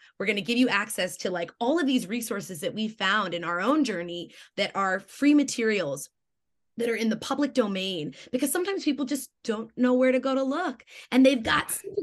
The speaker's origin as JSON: {"language": "English", "country": "Germany", "tie": "born or raised there", "lives_now": "Brooklyn, United States", "said": "I live in Bed-Stuy, right? And I think about my neighbors all the time. I grew up in Germany, surrounded by hills and all, but now I live in Brooklyn"}